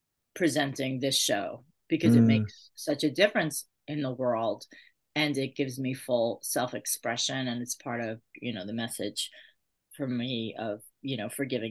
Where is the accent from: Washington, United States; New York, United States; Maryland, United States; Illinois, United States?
New York, United States; also born or lived in Los Angeles / Sedona; And since I'm from New York, and then so I went from New York pretty much to Los Angeles, it was moving out of New York and living in Sedona